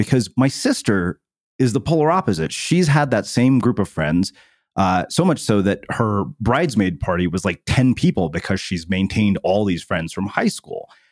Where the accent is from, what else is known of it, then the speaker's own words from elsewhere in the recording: Texas, United States; also born or lived in California; because we grew up in Texas and we lived there for 7 years. Then we moved to California.